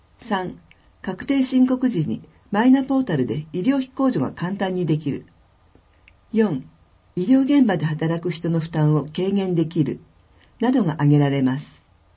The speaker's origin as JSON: {"language": "Japanese", "country": "New Zealand", "second_language": "Japanese", "said": "今回も私の出身国、ニュージーランドの文化を紹介します。"}